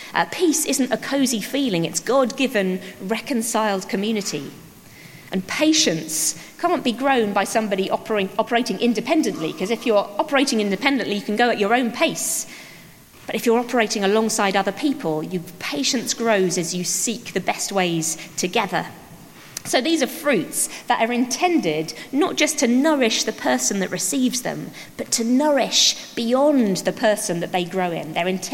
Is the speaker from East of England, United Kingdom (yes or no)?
yes; East of England, United Kingdom; Now, I grew up in Suffolk, surrounded by farms